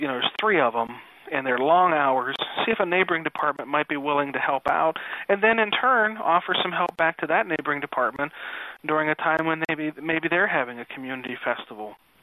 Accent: Minnesota, United States; I'm from Minnesota, and I do some fishing

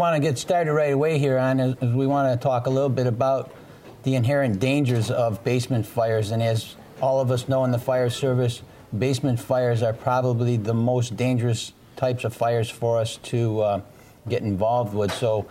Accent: Rochester, New York, United States; My name is, like I said … I'm from Rochester, New York.

